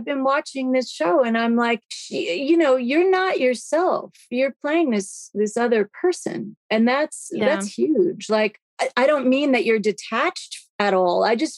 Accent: New York City, New York, United States; Well, that's funny because like I grew up in New York City in Gramercy Park. It's the furthest thing from West Texas that there is.

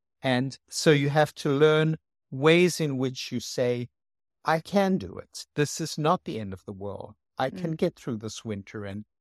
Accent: South Africa; You know, I came from South Africa, which is very sunny.

